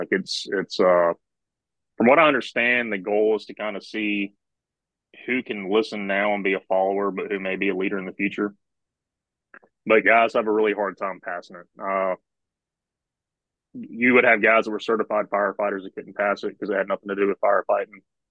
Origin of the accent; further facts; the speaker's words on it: Jackson, Mississippi, United States; I grew up in Jackson, Mississippi, which is, it's not a big city, but it's the largest city in the state.